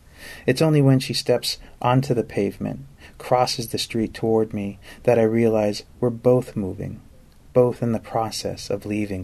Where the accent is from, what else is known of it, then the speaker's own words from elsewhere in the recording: Exeter, New Hampshire, United States; also born or lived in Laconia; I was born in Laconia, and I grew up in Exeter. I was a townie. I was proud of it.